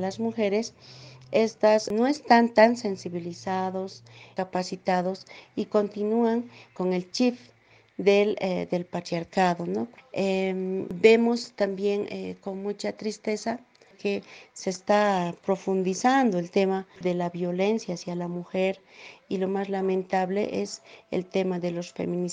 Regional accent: Bolivia; todas somos bolivianas

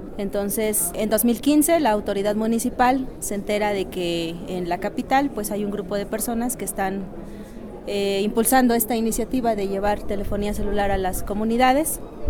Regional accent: Oaxaca, Mexico; vengo del estado de Oaxaca, allá en México. Mi comunidad se llama Santa María Lotepec, está ubicada en la Sierra Mije.

